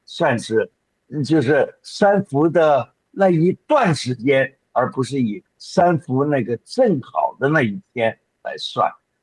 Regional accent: China; 那么我们中国人常常讲。

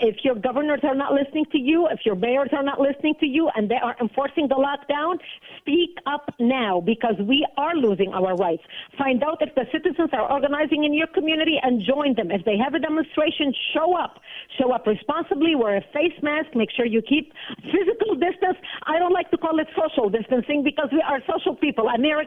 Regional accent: Lebanon; now in United States; And it just reminded me of the past where I, you know, where when I grew up in Lebanon, you would never dare, even today, you would never dare criticize leaders, authority, big organizations

